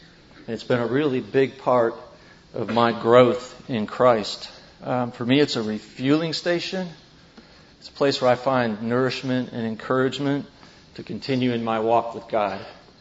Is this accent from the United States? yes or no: yes; Michigan, United States; I grew up in Michigan, another U of M guy like Mark.